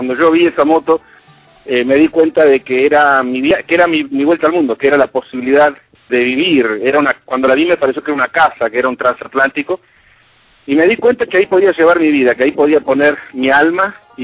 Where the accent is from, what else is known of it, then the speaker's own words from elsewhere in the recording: Buenos Aires, Argentina; born there; Nací en Buenos Aires, en Argentina, sí.